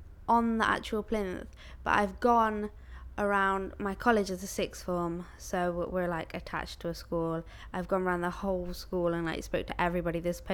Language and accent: English; Nottingham, East Midlands, United Kingdom; I'm 17 and I'm from Nottingham.